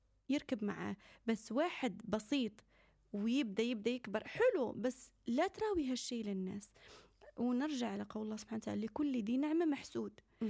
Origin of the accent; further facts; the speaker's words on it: Morocco; الجلابيات الإماراتية كانت مطلوبة عندنا في المغرب